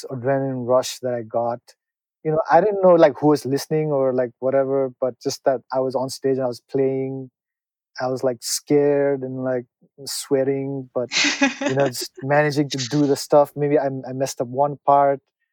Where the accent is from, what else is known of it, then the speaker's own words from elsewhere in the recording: Nepal; English is a second language; like you said, we came from Nepal.